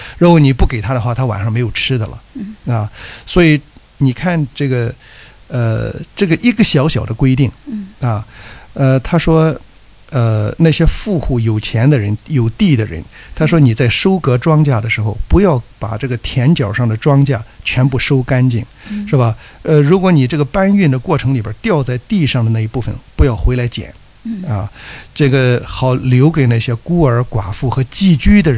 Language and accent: Chinese; China; 所以如果我们中国人从上到下有这个心态的话，那减少多少社会的动乱啊。